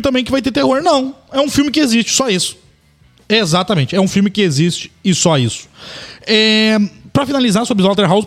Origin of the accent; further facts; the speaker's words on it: Rio de Janeiro, Brazil; Carioca, né? Eu sou carioca, né? Adoro o Rio. Amo o Rio de Janeiro.